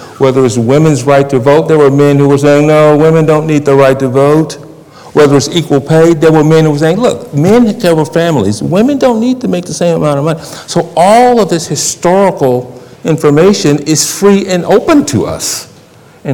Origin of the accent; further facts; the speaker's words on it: United States; I'm an American. I grew up in America. I have been advantaged by America.